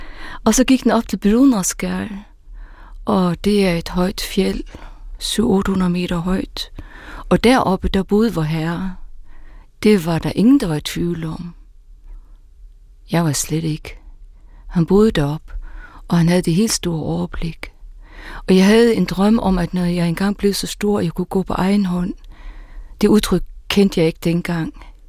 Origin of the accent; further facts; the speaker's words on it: Faroe Islands; Da jeg var barn på Færøerne, i den sorte gryde, som nogle kaldte stedet, vi foretrak at kalde stedet for Nordøernes paradis.